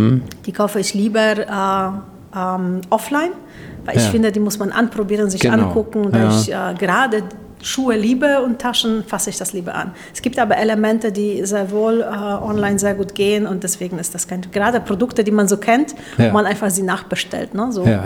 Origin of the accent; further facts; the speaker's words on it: Szczecin, West Pomeranian Voivodeship, Poland; born there; moved away; Gebürtig bin ich aus Stettin